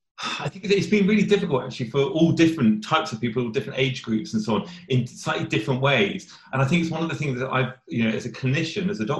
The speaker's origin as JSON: {"language": "English", "town": "Slough", "region": "South East England", "country": "United Kingdom", "said": "I'm originally from Slough, and which is where all your Mars bars come from."}